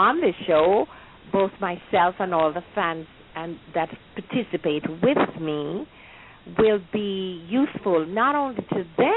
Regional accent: Jamaica; moved away; perhaps talk about the days we grew up in Jamaica. Most of my fans have left there a long time ago. My family, my children were all born here.

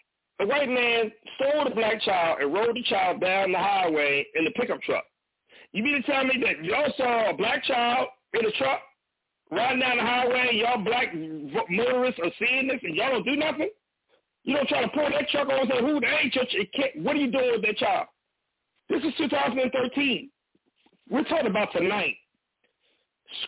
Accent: California, United States; My man, look, I'm from California, man. You know, we from a different club.

